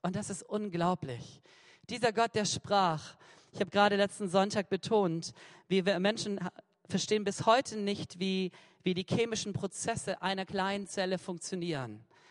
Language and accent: German; Cameroon; Ja, ich bin im Ausland groß geworden. Mein Papa und meine Mutter, sie waren Missionare in Kamerun.